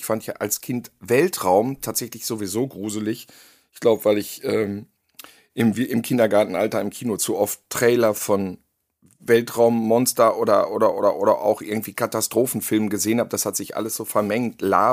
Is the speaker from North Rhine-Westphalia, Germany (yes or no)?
yes; Gütersloh, North Rhine-Westphalia, Germany; ich komme aus Gütersloh, wir hatten ja einen Militärflughafen und deswegen hatten wir englisches Fernsehen